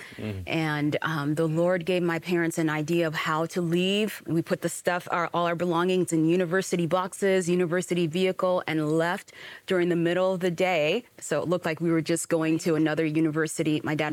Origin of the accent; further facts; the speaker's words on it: Kampala, Central Region, Uganda; born there; That comes from Uganda. I was born in Kampala, Uganda, during the days of Idi Amin.